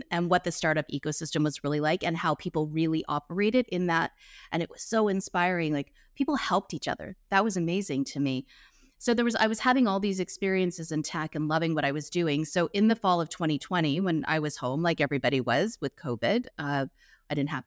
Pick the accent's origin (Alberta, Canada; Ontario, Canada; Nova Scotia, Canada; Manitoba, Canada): Nova Scotia, Canada; I was working in Toronto for a long time. I grew up in Nova Scotia, so Eastern Canada, from a small town.